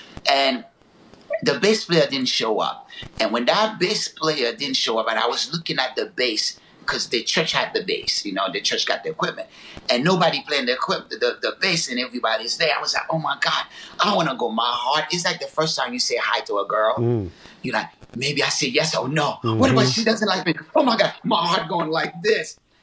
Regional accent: Haiti; Because I grew up in Haiti

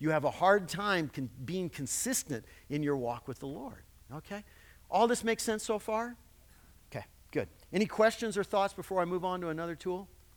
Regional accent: Texas, United States; now in California, United States; I'm from Texas, but I tell you, California driving is a whole different thing.

